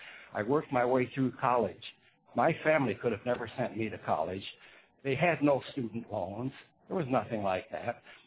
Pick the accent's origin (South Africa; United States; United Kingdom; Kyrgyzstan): United States; South Dakota; When I grew up in South Dakota, my dad was a minister after the Depression. We lived below the poverty level and didn't know it.